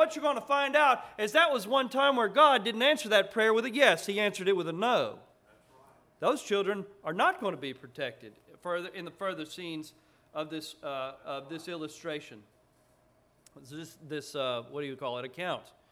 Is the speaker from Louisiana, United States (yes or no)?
yes; New Orleans, Louisiana, United States; I'm not a farmer. I grew up in New Orleans, and irony of irony, I pastor a bunch of farmers.